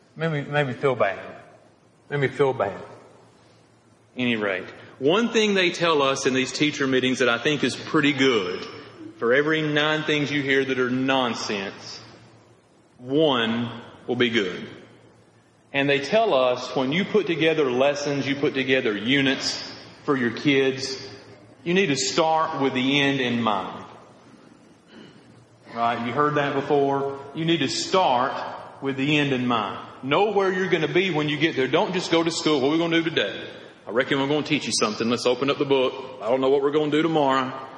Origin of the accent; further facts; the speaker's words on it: Piedmont, United States; I am from Piedmont. Nobody's ever going to accuse me of trying to sound fancy, and I won't stand for it.